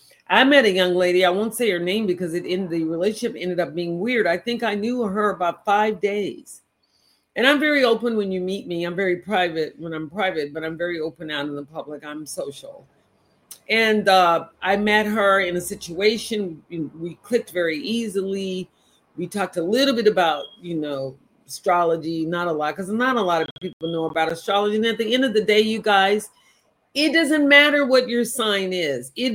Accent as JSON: {"language": "English", "region": "Texas", "country": "United States", "tie": "born or raised there", "said": "I grew up in Texas around my brothers and my sisters."}